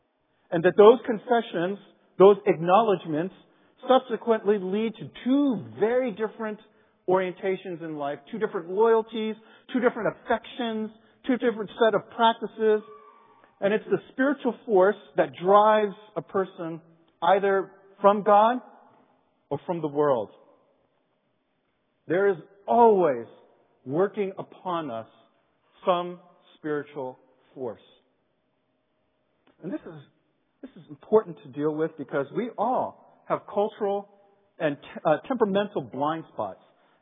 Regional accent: United States; born there; I was born here in the States and hadn't really had an occasion ever to go back to Korea.

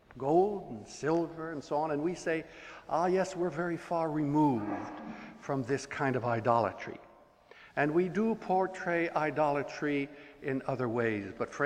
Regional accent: Belgium; I was raised in Belgium, a second generation missionary

